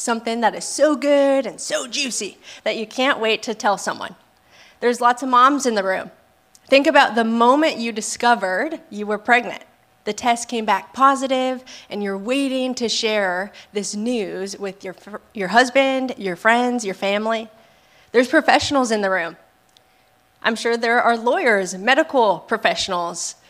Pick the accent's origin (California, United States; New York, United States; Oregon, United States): California, United States; San Diego; moved away as an adult; now in Orange County, United States; I was born and raised in San Diego, and I'm the proud youngest sibling of three sisters.